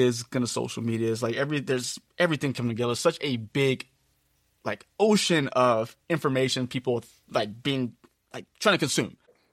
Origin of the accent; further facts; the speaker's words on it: Beaumont, Texas, United States; now in Houston, United States; Because again, I grew up in Beaumont, Texas, which is, there's no sneaker culture there.